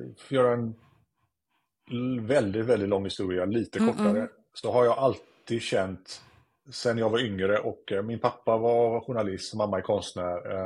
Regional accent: Sweden; Och det har väl lite med att göra att sociala interaktioner för mig kanske som svensk eller som gör mig väldigt eller mentalt utmattad helt enkelt.

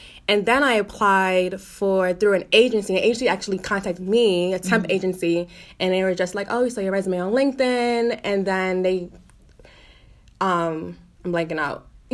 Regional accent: Brooklyn, New York, United States; Yeah, so from Brooklyn. Went to school in PA. Came back to Brooklyn.

